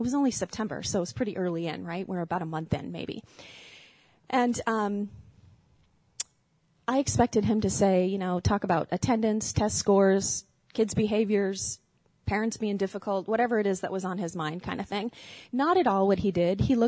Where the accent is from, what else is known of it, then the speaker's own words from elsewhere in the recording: Glendale, United States; So again, I grew up in Glendale, lived here most of my life.